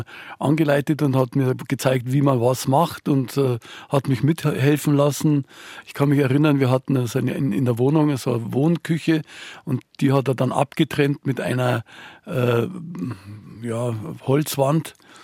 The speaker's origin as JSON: {"language": "German", "region": "Silesian Voivodeship", "country": "Poland", "said": "Und zwar komme ich aus Oberschlesien und Oberschlesien ist nach dem Krieg von den Polen übernommen worden, war dann unter polnischer Verwaltung"}